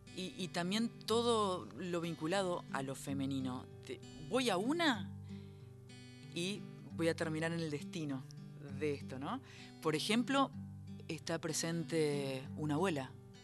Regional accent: Corrientes, Argentina; cuando me escuchan hablar con las ellas y esas cosas, es porque vengo de Corrientes y tengo la raíz litoraleña muy marcada

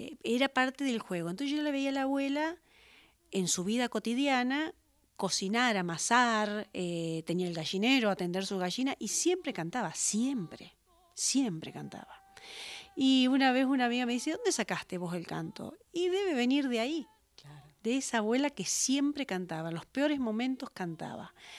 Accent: Venado Tuerto, Santa Fe, Argentina; recuerdo en su humilde casa en Venado Tuerto, porque yo soy de Venado Tuerto, Santa Fe, escuchar a mis abuelos cantar en italiano y cantar también en criollo

